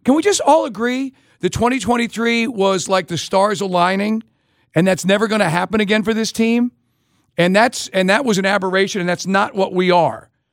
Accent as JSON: {"language": "English", "region": "New York", "country": "United States", "tie": "born or raised there", "said": "but when I was a kid, I grew up in New York, it was Daryl Strawberry."}